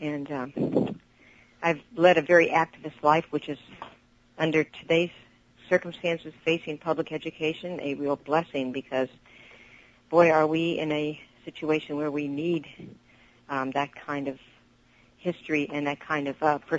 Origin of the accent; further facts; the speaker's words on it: Berkeley, California, United States; Well, actually, I grew up in Berkeley, but I went to San Francisco State College. It was before it was a university. I went to Berkeley High School.